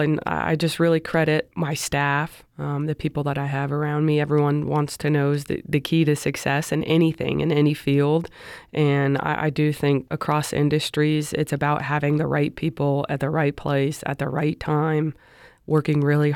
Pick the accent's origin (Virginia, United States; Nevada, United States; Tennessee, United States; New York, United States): Nevada, United States; Las Vegas; Being born and raised here in Las Vegas to coach my hometown team, honestly, it still feels surreal.